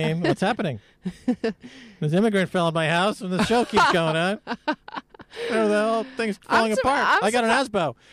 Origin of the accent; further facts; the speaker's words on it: United States; You know, I'm an American.